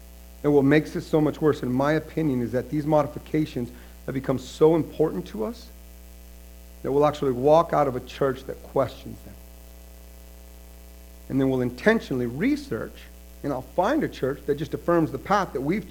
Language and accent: English; San Francisco, California, United States; because I grew up in San Francisco, so I follow the Niners.